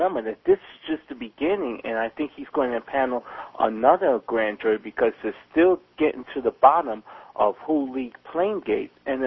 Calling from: Bronx, New York, United States; From Bronx, New York City.

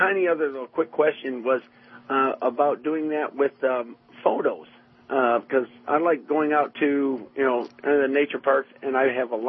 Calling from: Romulus, Michigan, United States; Hey, I'm calling from Romulus.

